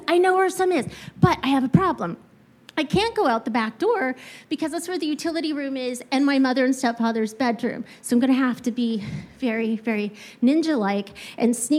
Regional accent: Kansas, United States; It was the late 1900s and the turn of the century in the middle of nowhere, Kansas. I was home from the University of Kansas.

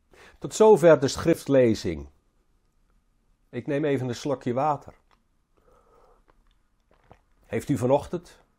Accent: Flanders, Belgium; laten we eens kijken hoe wij gemiddeld als Vlaming boodschappen doen.

